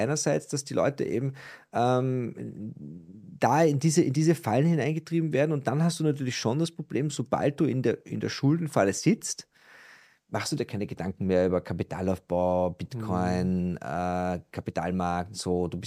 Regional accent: Austria; Du konntest früher bei uns in Österreich, konntest du ja nicht mal deine Kreditkartenschulden rollieren.

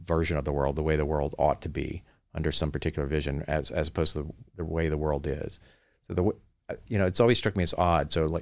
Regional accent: Louisiana, United States; even as a Southerner from Louisiana.

